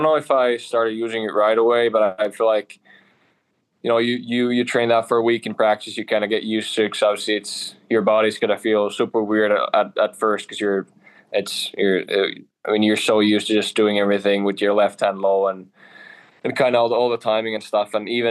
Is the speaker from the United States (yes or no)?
no; Oulu, North Ostrobothnia, Finland; born or raised there; English is a second language